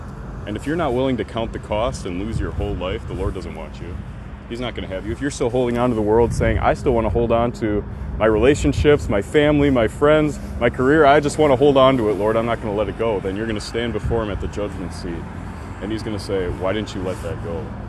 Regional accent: Wisconsin, United States; moved away; I moved states. I'm from Wisconsin.

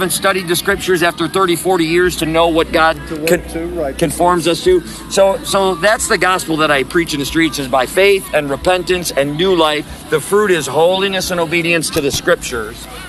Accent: Wisconsin, United States; So we're from Wisconsin originally, and you know, there's nobody outside in January and February.

